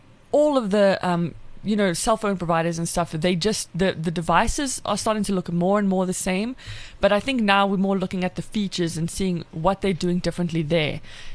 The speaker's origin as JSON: {"language": "English", "country": "South Africa", "accent": "South African", "said": "Yeah, and I've heard, apparently, that the South African accent is like the number one most liked accent in the world, and I just think that's"}